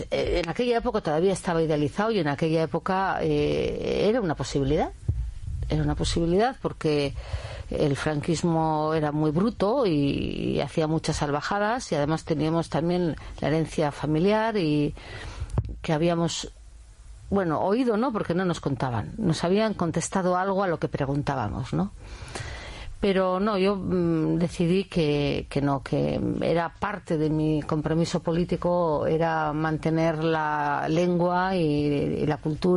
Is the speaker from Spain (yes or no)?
yes; Basque Country, Spain; estuve en Londres también con 15 años y me decían a ver si era española y decía, no, no, yo soy vasca. ¿Y sabes vasco? Mm. No.